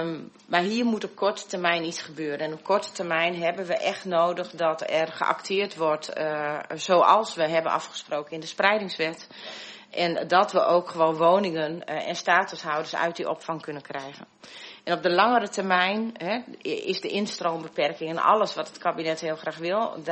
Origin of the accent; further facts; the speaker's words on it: Ter Apel, Groningen, Netherlands; Ja, ik ben geboren en getogen in Ter Apel.